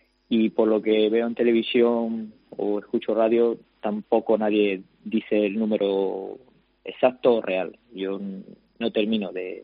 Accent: Almería, Andalusia, Spain; moved away; Yo soy de Almería y lo que veo en Almería ya esa gente se está poniendo muy nerviosa, ¿no?

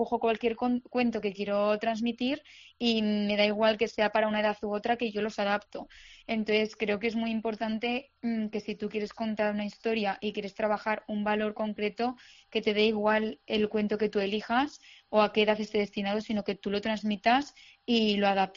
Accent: Zaragoza, Aragon, Spain; ella es de Murcia y yo soy de Zaragoza.

